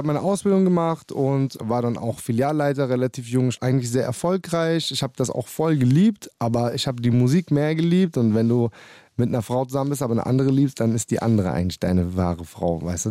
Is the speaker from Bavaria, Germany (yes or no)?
no; Leonberg, Baden-Württemberg, Germany; In Leonberg, wo ich her bin.